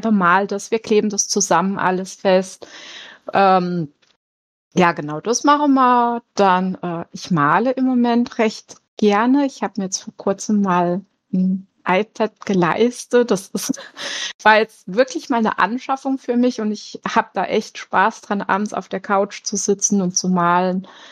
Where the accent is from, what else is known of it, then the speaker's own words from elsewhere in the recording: Rhineland-Palatinate, Germany; Ich komme so aus der Südwestpfalz, also Kreis Südwestpfalz, sagt man sogar ganz genau. Dieses Jahr werde ich 40.